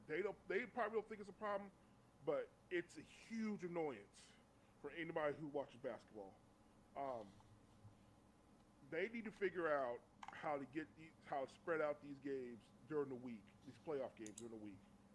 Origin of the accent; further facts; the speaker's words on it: California, United States; Warriors is my team. I'm from NorCal.